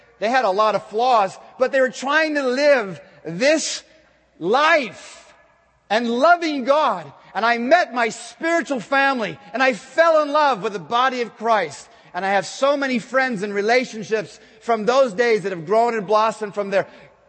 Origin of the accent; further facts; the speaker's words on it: Cleveland, Ohio, United States; This is downtown Cleveland, Ohio. By the way, I'm not from Iowa, but I'm happy to be with all you Iowans.